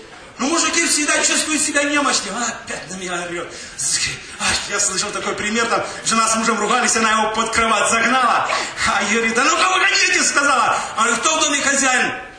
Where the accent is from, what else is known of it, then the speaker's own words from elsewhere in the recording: Belarus; Я вырос в Беларуси, в одном колхозе, в деревне.